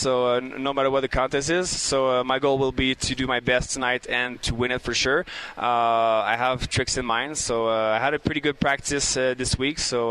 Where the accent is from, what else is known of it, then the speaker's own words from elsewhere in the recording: Montreal, Quebec, Canada; English is a second language; I'm from Montreal, Quebec, and we don't have snow all year over there. We have snow only like 3 months a year.